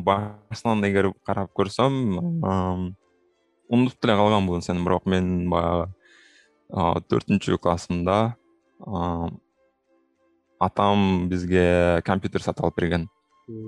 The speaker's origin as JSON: {"language": "Kyrgyz", "region": "Jalal-Abad Region", "country": "Kyrgyzstan", "tie": "born or raised there", "said": "мен деле ошол кичинекей эле баягы Жалал Абаддын Аксы районунда кичинекей ошол борборунда чоңойдум. Ал жерде ал убакта бир 10,000 киши жашаса керек."}